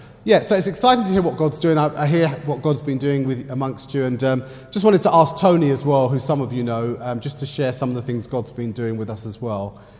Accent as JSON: {"language": "English", "town": "Peckham", "region": "London", "country": "United Kingdom", "tie": "born or raised there", "said": "I'm a South East Londoner, really. I grew up in Peckham. But for the last 32 years, I've been into Acton, so I'm a West Londoner now."}